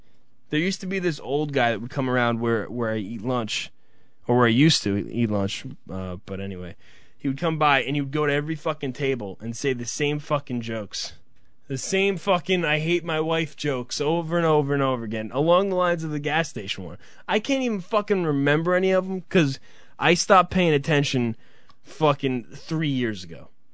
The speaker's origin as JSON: {"language": "English", "region": "New Jersey", "country": "United States", "said": "This is different for some people because we're from New Jersey."}